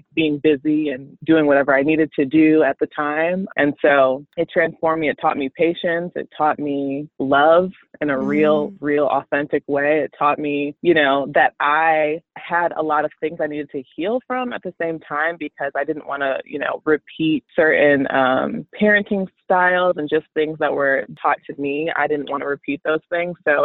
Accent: Chicago, Illinois, United States; also born or lived in Houston, United States; we're based in Chicago. I was born in Houston, raised here

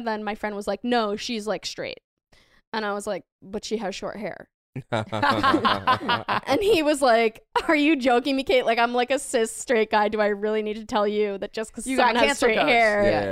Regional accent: Massachusetts, United States; I'm from Massachusetts, big Sox fan.

